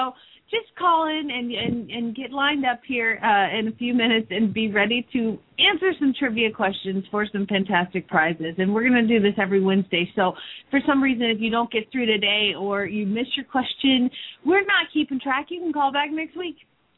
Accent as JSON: {"language": "English", "town": "Phoenix", "region": "Arizona", "country": "United States", "said": "from Phoenix, Arizona."}